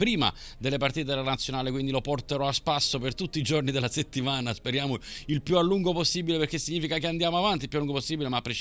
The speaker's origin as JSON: {"language": "Italian", "town": "Naples", "region": "Campania", "country": "Italy", "said": "Io sono napoletano"}